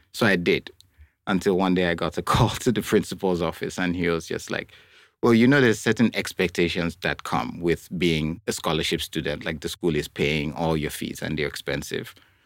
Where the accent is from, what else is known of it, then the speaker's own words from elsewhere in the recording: Nigeria; So I grew up in Nigeria. I was born in a steel town.